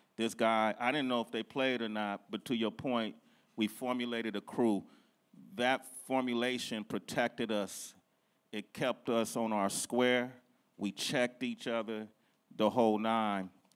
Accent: Oakland, California, United States; we growing up in East Oakland, I didn't grow up alone. Like I grew up off of 23rd Ave, so we needed each other to get through the day.

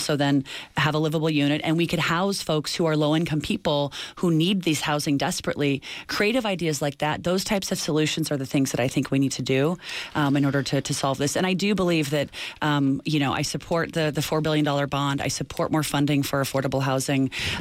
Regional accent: California, United States; So I'm born and raised in California. I grew up in a trailer in a really working class community about 2 hours from here.

